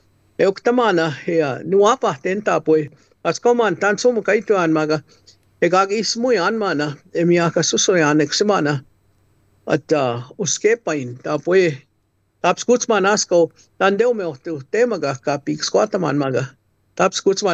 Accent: Saskatchewan, Canada; now in Thunderchild, Canada; I'm originally from Sweetgrass First Nation. That's where I was born. That's my home.

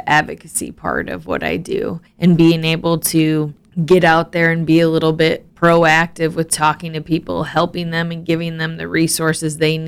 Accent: Sutherland, Iowa, United States; I grew up by Sutherland, Iowa, on a farm ranch in the middle of nowhere.

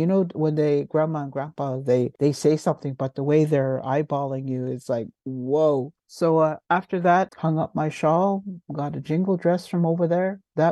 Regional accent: Ontario, Canada; I'm from Wequemeconk First Nations, which is on Manitoulin Island on the Great Lakes.

